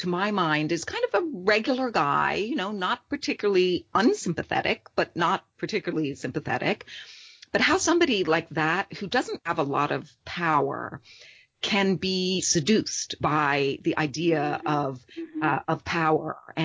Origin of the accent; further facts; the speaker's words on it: New York, United States; also born or lived in London; I grew up in New York and then in London. But I often thought about what it meant to be German. You know, I identified as a German, and my parents sound very German. They have strong German accents and I speak fluent German.